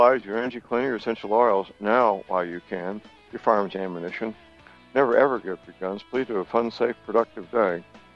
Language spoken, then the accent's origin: English; St. Louis, Missouri, United States; Excellent, excellent aircraft made right in my hometown, St. Louis.